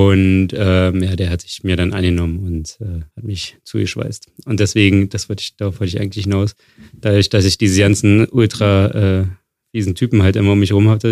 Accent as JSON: {"language": "German", "town": "Wildau", "region": "Brandenburg", "country": "Germany", "tie": "born or raised there", "said": "Ich komme aus Wildau. In Brandenburg."}